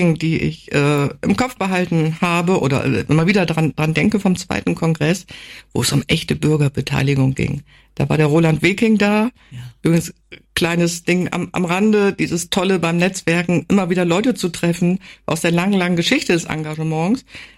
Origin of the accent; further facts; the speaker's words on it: Wilhelmshaven, Lower Saxony, Germany; ich komme aus Wilhelmshaven